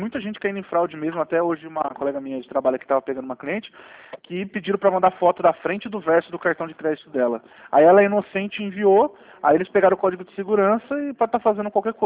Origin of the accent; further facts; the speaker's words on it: São Roque, São Paulo, Brazil; Eu sou da cidade de São Roque, aqui no interior do estado de São Paulo.